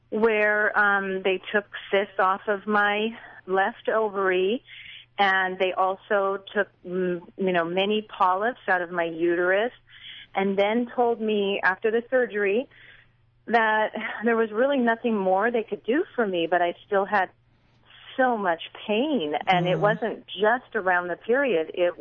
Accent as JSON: {"language": "English", "town": "Los Angeles", "region": "California", "country": "United States", "said": "Well, I'm from Los Angeles, and I heard you on the radio."}